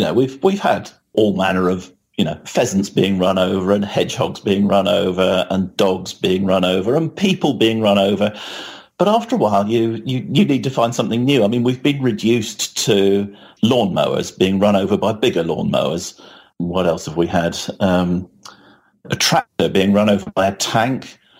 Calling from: Chichester, South East England, United Kingdom; I'm calling from Chichester, which is in the southernmost bit of England.

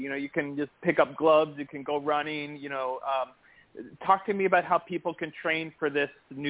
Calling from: Los Angeles, California, United States; Yeah, hey … from Los Angeles.

